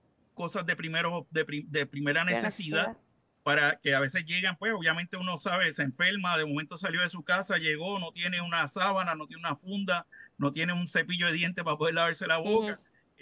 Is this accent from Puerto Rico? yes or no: yes; Puerto Rico; a nosotros como puertorriqueños